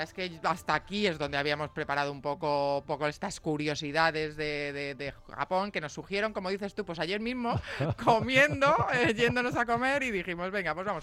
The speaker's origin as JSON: {"language": "Spanish", "country": "Spain", "said": "yo en esto no soy muy española"}